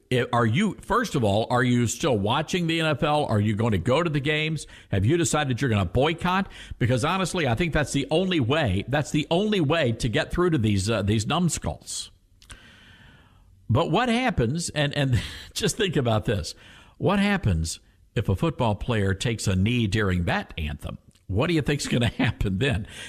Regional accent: the South, United States; I'm not from there, you know, but as a Southerner, it was a fun place.

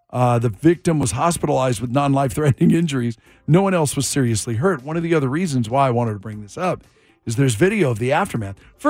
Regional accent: Seattle, Washington, United States; I hated Seattle. I don't. Not at all. It's my hometown. It's where I grew up.

